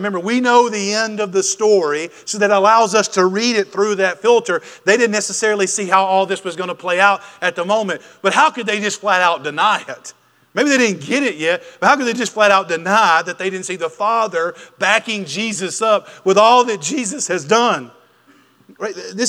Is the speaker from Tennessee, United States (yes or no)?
no; Smithfield, Mississippi, United States; and I grew up in Smithfield, Mississippi, but for the sake of easiness, we'll just say Amory, because Smithfield doesn't have a Walmart.